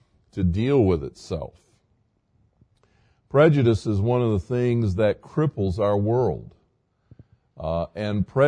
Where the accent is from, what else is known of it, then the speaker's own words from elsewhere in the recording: the South, United States; Now, I grew up in the South and began my ministry in the South